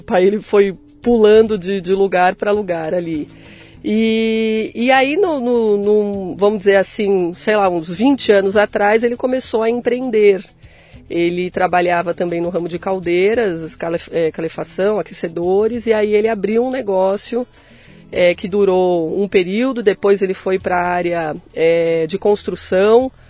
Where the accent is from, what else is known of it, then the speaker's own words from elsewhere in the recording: São Paulo, Brazil; born there; Nasci em São Paulo, capital.